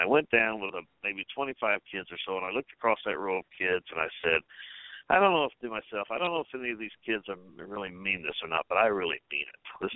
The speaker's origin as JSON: {"language": "English", "town": "Independence", "region": "Missouri", "country": "United States", "tie": "born or raised there", "said": "In Independence, Missouri. That's my hometown. And I grew up, of course, loving all the history of the West."}